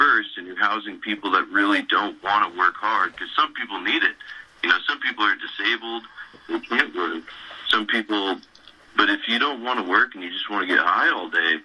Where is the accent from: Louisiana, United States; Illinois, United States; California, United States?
California, United States; Santa Cruz; because I grew up in Santa Cruz